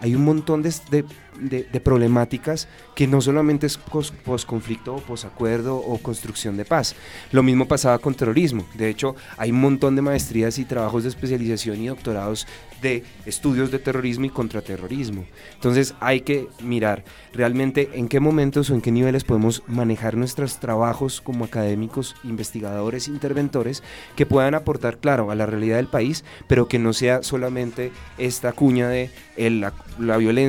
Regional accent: Colombia; todas las personas que habitamos acá en Colombia, y es precisamente lo siguiente: nosotros no conocemos nuestro país

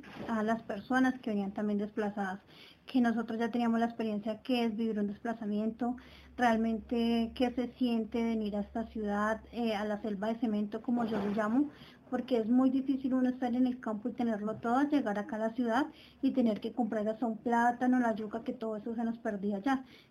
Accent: Lejanías, Meta, Colombia; Yo soy desplazada de Lejanías Meta y allá trabajaba con las monjas de la parroquia.

